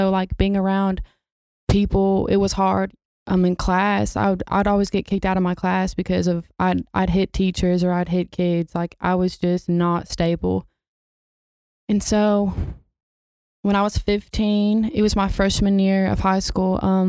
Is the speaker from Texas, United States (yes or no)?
no; Knoxville, Tennessee, United States; also born or lived in Chattanooga; Okay. Well, I'm from Knoxville, Tennessee. I moved to Chattanooga when I was in third grade, so I was pretty young.